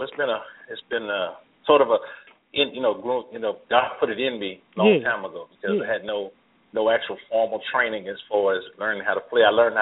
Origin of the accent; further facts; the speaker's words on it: Oklahoma City, Oklahoma, United States; Well, I'm from Oklahoma City, Oklahoma. That's that state right in the middle of the United States.